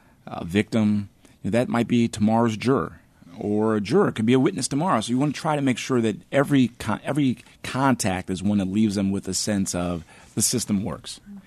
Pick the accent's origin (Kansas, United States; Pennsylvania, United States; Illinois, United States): Pennsylvania, United States; Philadelphia; I'm a citizen. I grew up in Philadelphia. I saw racism, you know, and as almost every Philadelphian has.